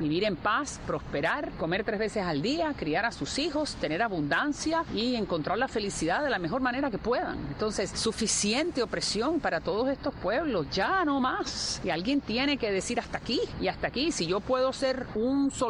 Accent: Miami, Florida, United States; Yo soy una hija de Miami y por eso me siento muy contenta de poder representar esta comunidad

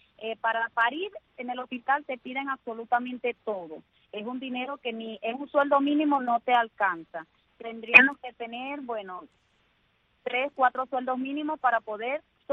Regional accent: Venezuela; moved away; cuando nos vinimos de Venezuela

